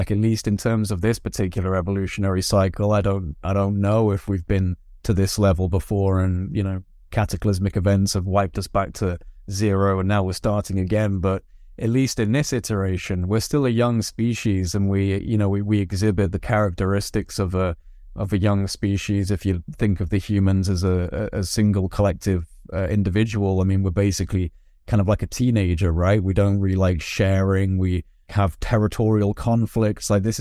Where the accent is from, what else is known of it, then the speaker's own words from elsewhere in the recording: Wales, United Kingdom; I'm half Welsh. I'm half Welsh. I grew up in North Wales.